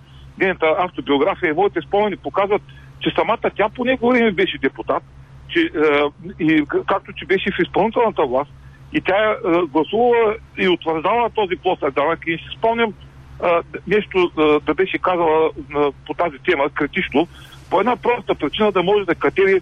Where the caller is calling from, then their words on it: Ruse, Ruse Province, Bulgaria; съм от Русе